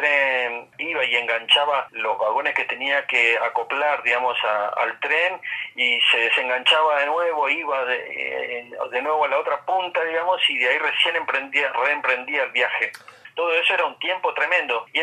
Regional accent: Las Lomitas, Formosa, Argentina; y tomó el tren ahí en mi pueblo, en Las Lomitas

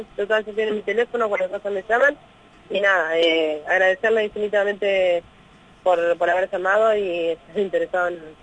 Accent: Concepción del Uruguay, Entre Ríos, Argentina; y siempre la mayoría que somos de Concepción de Uruguay

